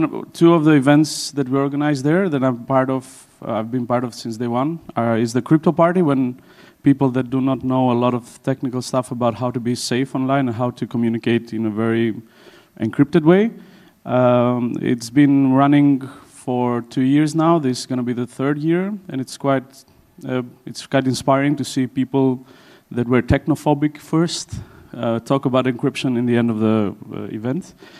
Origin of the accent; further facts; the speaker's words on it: Elbasan, Elbasan County, Albania; now in Tirana, Albania; I come from I come from Albania in a city called Elbasan, which is quite in the center of close to Tirana. It's quite a simple city, very small, and doesn't have much. And now I live in Tirana, which is the capital of Albania.